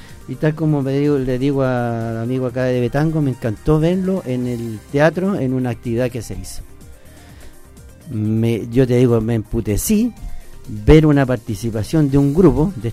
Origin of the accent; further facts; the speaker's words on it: Chile; Si yo soy chileno, yo no quiero ver México, yo quiero ver el folclore chileno.